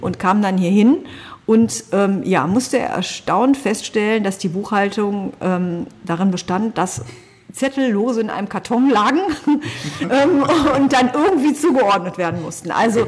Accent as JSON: {"language": "German", "town": "Essen", "region": "North Rhine-Westphalia", "country": "Germany", "tie": "born there", "said": "Ich bin verheiratet, bin gebürtige Essenerin und lebe aber auch schon seit 26 Jahren mindestens in Solingen und fühle mich einfach auch als Solingerin. Also ich habe ja mehr Zeit hier in Solingen verbracht als in Essen"}